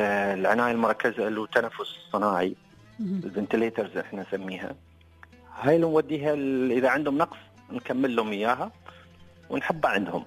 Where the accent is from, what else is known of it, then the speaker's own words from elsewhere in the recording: United Arab Emirates; وحتى نستضيفهم عندنا في الامارات